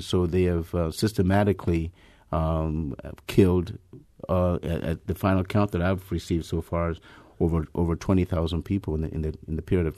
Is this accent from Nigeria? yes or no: yes; Nigeria; moved away as an adult; now in United States; as a Nigerian citizen, I was born in Nigeria, raised there, and came to the United States about 35 years ago.